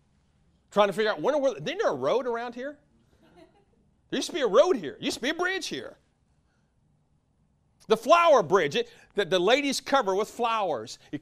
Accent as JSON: {"language": "English", "region": "Vermont", "country": "United States", "said": "See, like we came from Vermont."}